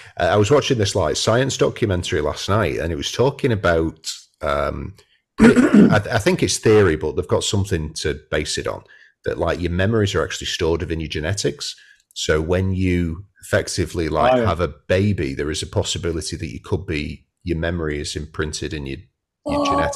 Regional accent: Wigan, North West England, United Kingdom; I'm from Wigan, so it's horrible.

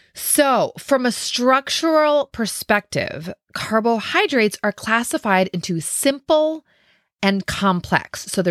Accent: Minnesota, United States; I'm from Minnesota, so I say pop.

